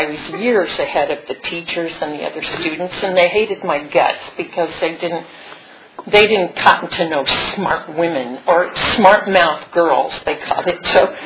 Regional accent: Phoenix, Arizona, United States; also born or lived in San Francisco, United States / Lima, Peru; Well, I grew up in Phoenix. I went to grade school in Phoenix, and I went to junior high school in San Francisco. I went to high school in South America, in Lima, Peru.

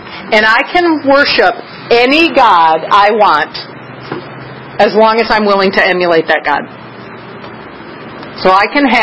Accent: New Jersey, United States; So all of a sudden, I'm from New Jersey, right, chewing gum on the left side of my mouth.

